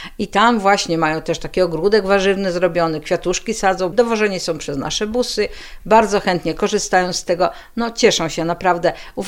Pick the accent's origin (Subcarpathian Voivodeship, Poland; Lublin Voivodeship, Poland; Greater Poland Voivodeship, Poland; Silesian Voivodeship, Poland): Lublin Voivodeship, Poland; Zamość; My w Zamościu, bo jestem zamościanką rodowitą też